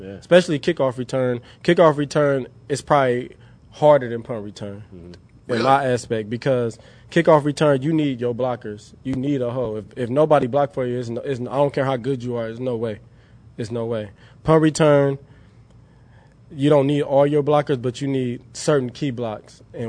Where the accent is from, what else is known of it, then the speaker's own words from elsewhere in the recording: California, United States; When he found out I was from the Bay and everything, he brought me in.